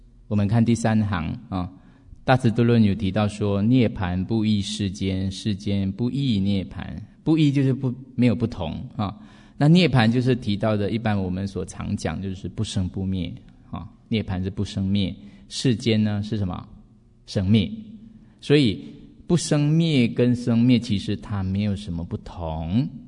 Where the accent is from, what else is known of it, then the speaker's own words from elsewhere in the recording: Malaysia; 我们外国人那边，我们马来西亚没有在点这种